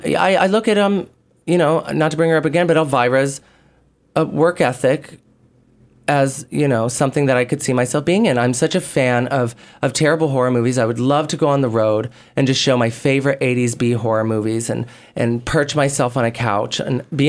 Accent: Iowa, United States; Well, I come from Iowa and I come from a lineage of farmers

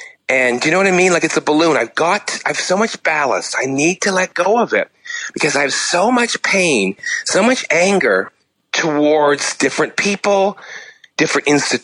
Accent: Canada; now in United States; I think being a Canadian right now in the United States is a very, especially in comedy, or any outsider, it's a very special place to be right now

